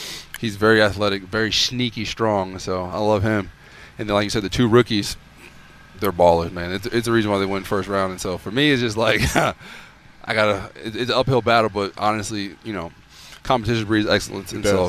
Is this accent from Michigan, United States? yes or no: yes; Michigan, United States; No, I'm from Michigan.